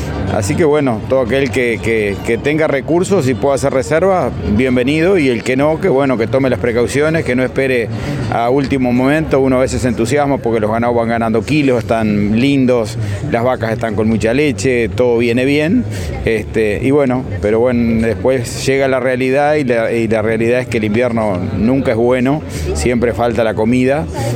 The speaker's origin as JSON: {"language": "Spanish", "country": "Uruguay", "said": "será porque soy uruguayo y siempre estamos con alguna alerta"}